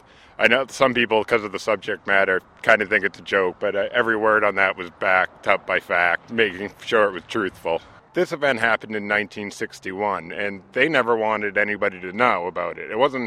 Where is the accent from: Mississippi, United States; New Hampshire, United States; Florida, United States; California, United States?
New Hampshire, United States; Farmington; from Farmington, New Hampshire